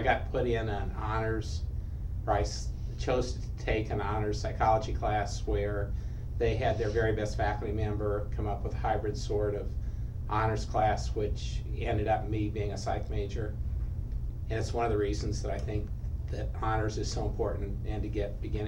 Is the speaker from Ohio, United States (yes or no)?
yes; Fostoria, Ohio, United States; also born or lived in Findlay, Ohio; Okay, I was born in Findlay, Ohio, but I grew up in Fostoria, Ohio, a little bit south of Toledo.